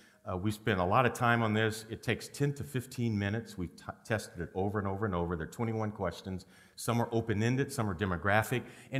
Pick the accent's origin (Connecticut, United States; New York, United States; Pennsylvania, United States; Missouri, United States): Missouri, United States; He's from Arkansas, I'm from Missouri, although they're two different worlds